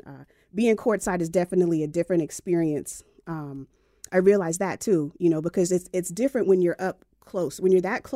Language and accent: English; Sacramento, California, United States; So I would start by saying that I was born and raised in Sacramento.